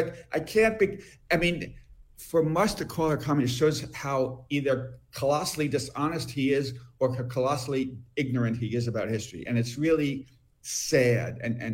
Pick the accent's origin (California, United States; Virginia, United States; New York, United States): New York, United States; As I said, I'm a New Yorker.